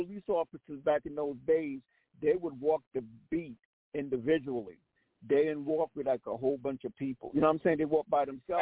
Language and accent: English; Harlem, New York, United States; also born or lived in South Carolina; when I grew up in Harlem as a kid, I lived in South Carolina, but I lived in Harlem as well. We had both places.